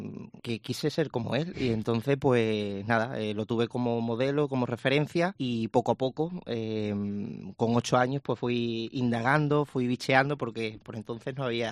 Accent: Badajoz, Extremadura, Spain; Siempre he apostado por Extremadura, por mi ciudad, Badajoz

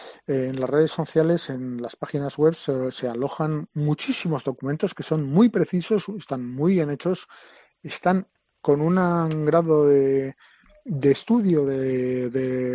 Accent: Barcelona, Catalonia, Spain; porque yo también soy de Barcelona, aunque no haya nacido allí, pero me considero también mucha parte de allí

